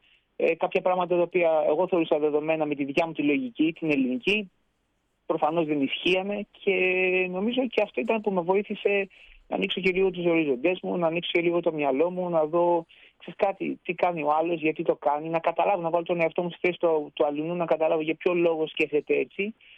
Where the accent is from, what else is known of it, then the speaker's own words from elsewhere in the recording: Athens, Attica, Greece; moved away as an adult; also born or lived in Kavala; now in England, United Kingdom; στην Αθήνα μαθητής ήμουν στην ουσία.